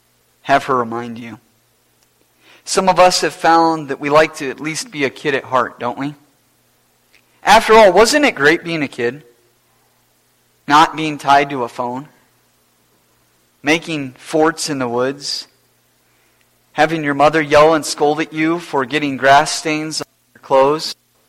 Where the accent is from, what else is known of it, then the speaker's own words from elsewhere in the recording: Iowa, United States; And growing up in Iowa, there's no major league baseball team in Iowa. And so I remember living on the Iowa-Minnesota border.